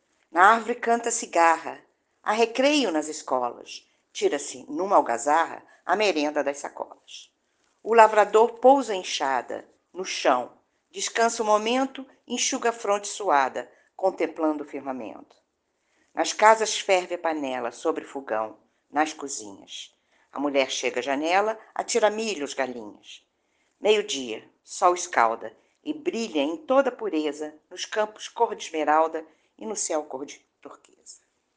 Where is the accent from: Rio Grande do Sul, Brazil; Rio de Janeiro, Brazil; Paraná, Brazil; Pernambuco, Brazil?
Rio de Janeiro, Brazil; eu sou da cidade do Rio de Janeiro.